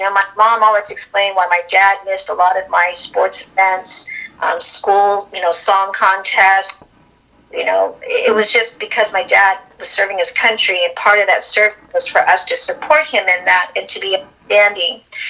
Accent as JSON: {"language": "English", "town": "Wichita Falls", "region": "Texas", "country": "United States", "tie": "born there", "also_born_or_lived": "Hawaii", "said": "Well, I was born in Wichita Falls, Texas, Shepherd Air Force Base."}